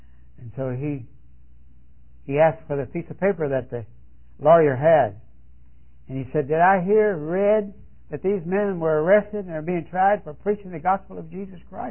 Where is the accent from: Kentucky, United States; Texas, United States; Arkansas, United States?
Kentucky, United States; I grew up in Logan County, Kentucky. Logan County, Kentucky was the farthest outskirts of the state of Virginia at that time. It was a frontier.